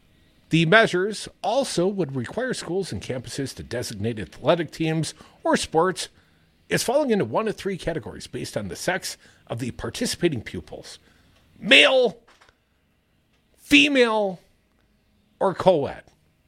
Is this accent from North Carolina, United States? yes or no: no; Mount Horeb, Wisconsin, United States; There was, in my hometown, I actually graduated from Mount Horeb, there had been a history.